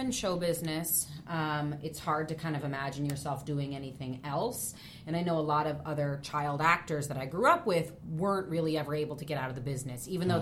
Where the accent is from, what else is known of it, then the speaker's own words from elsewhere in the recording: New York City, New York, United States; Well, I'm from New York, a city born and raised